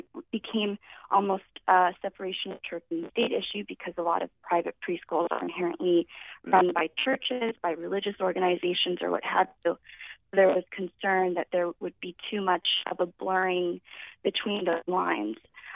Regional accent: Hawaii, United States; I'm from Hawaii, and when I was a reporter there

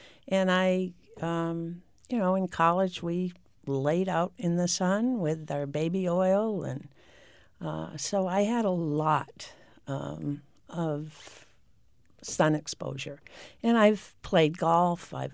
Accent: Vermont, United States; I grew up in Vermont, and when I was a kid, I spent 8 hours a day at the local swimming pool.

